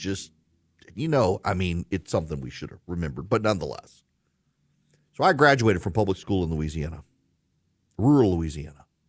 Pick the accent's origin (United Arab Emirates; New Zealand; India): United Arab Emirates; Dubai; moved away; you know, I grew up overseas in Dubai. What you may not know is that in 1990, in the run-up to the Gulf War, my family, we all moved home.